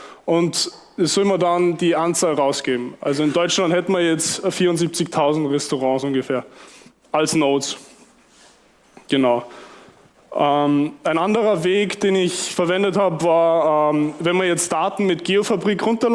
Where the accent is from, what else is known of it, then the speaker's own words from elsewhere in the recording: Salzburg, Austria; aus Salzburg und ich erzähle euch ein bisschen was über OpenStreetMap. Ich hoffe, ihr versteht meinen Dialekt.